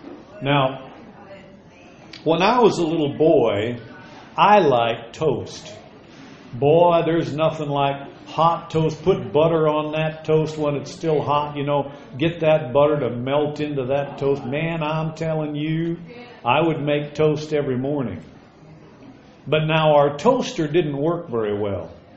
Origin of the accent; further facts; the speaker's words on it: Albert Lea, Minnesota, United States; When I was a little boy, I was growing up in Albert Lea, Minnesota.